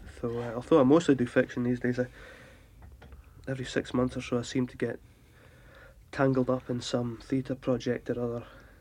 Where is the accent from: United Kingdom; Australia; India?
United Kingdom; Scotland; When I was growing up in Scotland, you know, country music was the big thing where I was living, in the rural parts